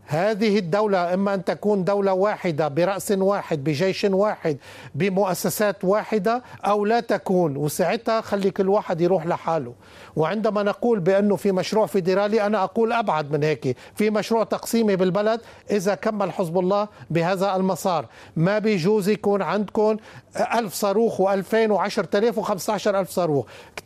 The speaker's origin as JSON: {"language": "Arabic", "country": "Lebanon", "said": "وهذه واجباتنا كلنا نحن كلبنانيين"}